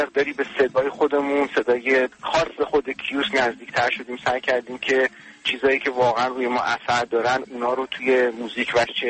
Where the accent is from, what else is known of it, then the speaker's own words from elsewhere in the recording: Iran; born there; now in outside Iran; من بیرون از ایران هستم، چیزی که هیچ وقت یادم نمیره و هر روز فکر میکنم که چرا من باید بیرون از ایران زندگی کنم. تو جایی که به دنیا اومدم و دوست داشتم نیستم.